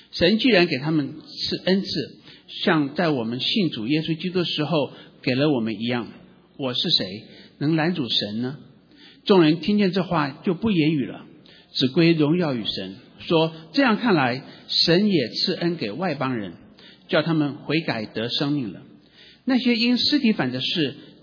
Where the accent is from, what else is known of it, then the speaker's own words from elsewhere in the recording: Taiwan; 像比如说我们从国内来，从台湾来，我们都觉得英文很难学，我们英文学了很久很久以后，我们还有一个口音在